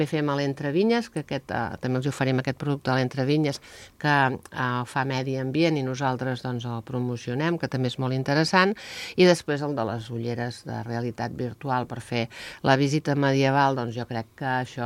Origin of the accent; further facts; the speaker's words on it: Catalonia, Spain; Nosaltres som del Penedès